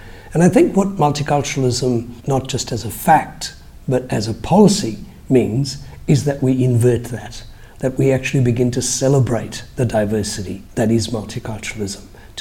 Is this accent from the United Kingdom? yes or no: no; Sri Lanka; now in Australia; I myself am an immigrant to this country. I came here from Sri Lanka, arrived in the 60s, and Australia was a very, very different place in the 60s.